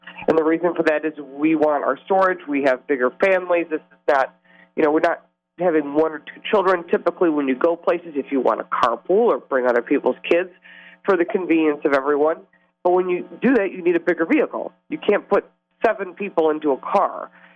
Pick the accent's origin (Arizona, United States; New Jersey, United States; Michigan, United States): Michigan, United States; As a matter of fact, I'm from Michigan originally as well.